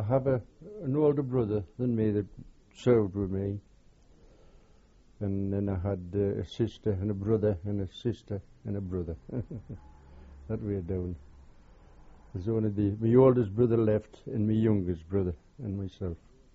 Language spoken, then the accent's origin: English; Houghton-le-Spring, North East England, United Kingdom; born there; I was born in Hortonley Spring, County Durham.